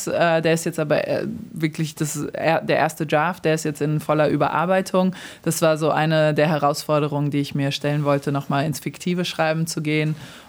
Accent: Darmstadt, Hesse, Germany; born or raised there; now in New York, United States

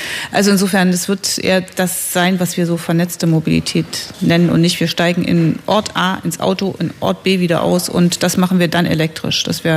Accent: Germany; ich bin ja in der DDR groß geworden

